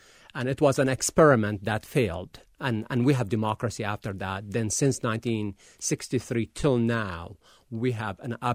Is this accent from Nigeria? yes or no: no; Hama, Hama Governorate, Syria; I'm from Hama.